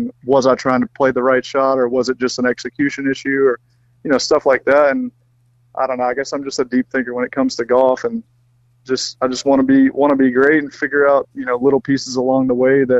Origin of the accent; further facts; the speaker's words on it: Mississippi, United States; And, you know, I grew up in Mississippi.